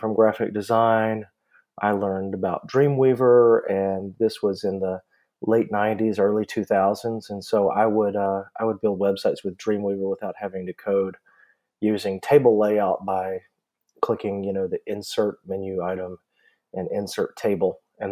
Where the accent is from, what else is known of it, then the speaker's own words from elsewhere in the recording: Louisiana, United States; That was the year that Katrina hit Louisiana, and I'm from Louisiana originally, so I remember that.